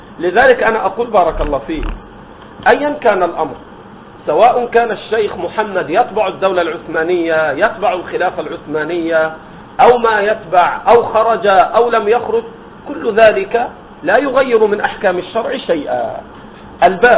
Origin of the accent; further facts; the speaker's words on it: Egypt; وقتلوا هناك عندنا في مصر وغدر بهم